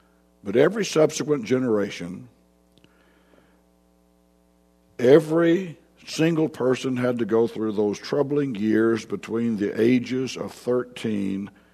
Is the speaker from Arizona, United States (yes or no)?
no; Jacksonville, Florida, United States; I can remember as a boy growing up in Jacksonville, Florida, the oldest child in a family of seven. My mother and my father were native Floridians.